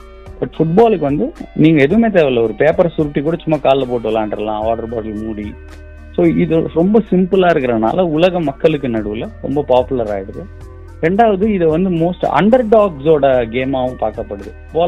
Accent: Pudukkottai, Tamil Nadu, India; என்னோட சொந்த ஊர் வந்து புதுக்கோட்டை.

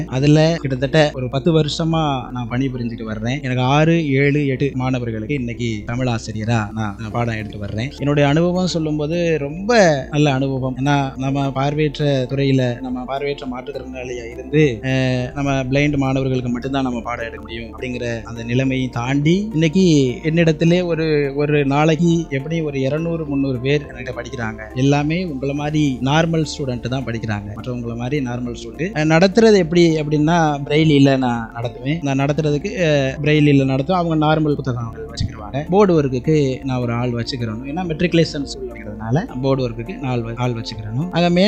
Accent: Thalirmarungur, Tamil Nadu, India; born there; நான் பிறந்த ஊர் தளிர்மருங்கூர் கிராமம். மாவட்டம் எங்கே அப்படின்னா ராமநாதபுரம் மாவட்டம்.

